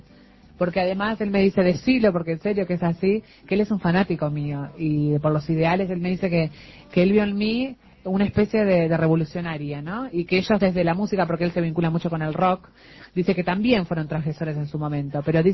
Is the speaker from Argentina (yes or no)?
no; Uruguay; nosotros como creativos uruguayos tenemos, los creativos suficientes